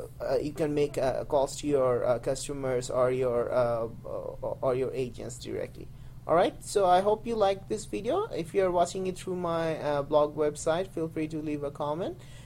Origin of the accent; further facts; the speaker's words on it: Canada; Since I'm from Canada, I have it for +1, so that's fine.